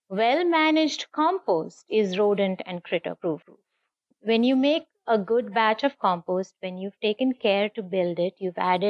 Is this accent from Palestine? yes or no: no; Mumbai, Maharashtra, India; now in San Diego, United States; I'm a city girl. I grew up in Mumbai, lived in skyscrapers, have nothing to do with farms or land.